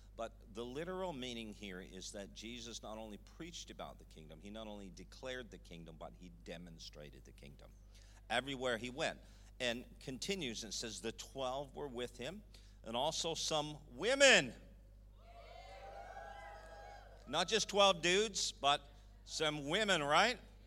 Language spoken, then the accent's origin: English; Toronto, Ontario, Canada; Where we are from, born and raised in Toronto, Canada, same thing. Canada is a nation of nations.